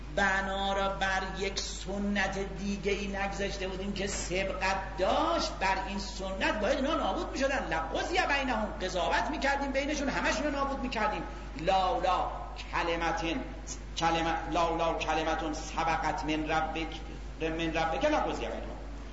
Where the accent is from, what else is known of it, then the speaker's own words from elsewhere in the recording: Isfahan, Iran; ما مال اصفهانیم زشت است